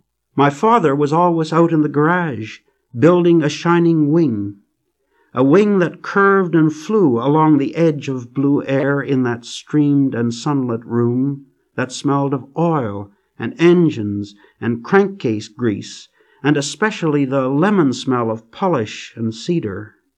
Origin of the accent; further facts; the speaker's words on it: Estevan, Saskatchewan, Canada; I wrote about my hometown, Estevan, Saskatchewan, and tried to see this small town